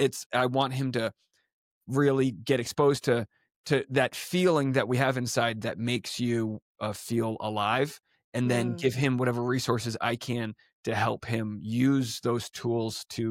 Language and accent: English; New England, United States; And I'm from New England.